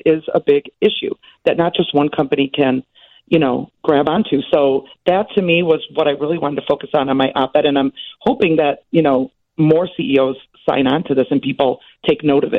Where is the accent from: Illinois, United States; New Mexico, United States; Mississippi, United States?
Illinois, United States; Chicago; I didn't celebrate it as a little girl growing up in Chicago either, in school or whatever, but I just kind of accepted that as norm.